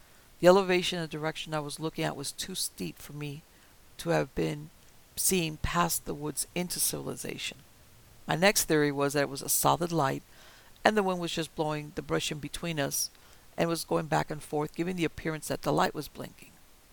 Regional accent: Minnesota, United States; knew about every gravel road within 100 miles of my hometown, close to Fargo, North Dakota, but on the Minnesota side.

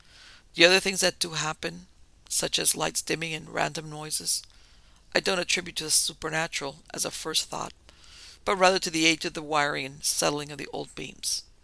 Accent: Canova, West Virginia, United States; I grew up in Canova, West Virginia, in a house that's been in my family for many, many years.

